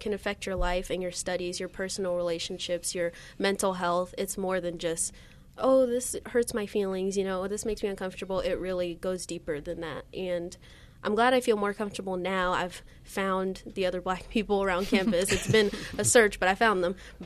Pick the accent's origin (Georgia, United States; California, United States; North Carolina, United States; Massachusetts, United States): California, United States; It was a huge culture shock because I'm from the Bay Area, and so all types of people live in the Bay, you know.